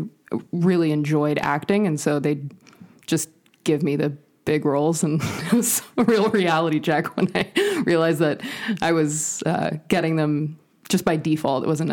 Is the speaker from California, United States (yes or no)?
yes; Santa Cruz, California, United States; I am from Santa Cruz, California. So a teeny little surf town, about an hour and a half south of San Francisco. I grew up in the woods, so up in the mountains surrounding Santa Cruz.